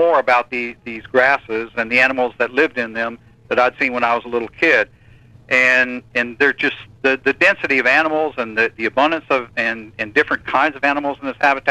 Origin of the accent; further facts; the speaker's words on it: Fort Walton Beach, Florida, United States; I grew up in Fort Walton Beach, Florida, here on the Gulf Coast, and I used to spend a lot of time snorkeling and looking around.